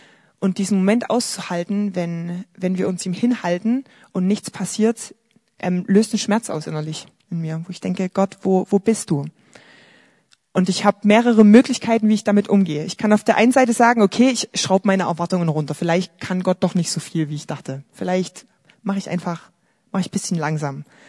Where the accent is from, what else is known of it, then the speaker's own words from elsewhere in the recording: Chemnitz, Saxony, Germany; Wo ich groß geworden bin, in Adelsberg, einem Dorf, eingemeindet in Chemnitz, da haben wir direkt neben der Bushaltestelle gewohnt.